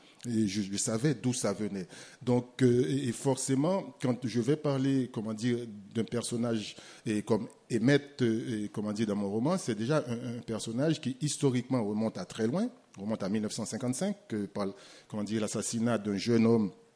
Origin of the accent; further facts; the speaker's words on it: Haiti; moved away as an adult; Je suis parti d'Haïti, j'avais 23 ans. C'est-à-dire que je suis parti, j'étais un homme avec une conscience déjà politique très aiguë.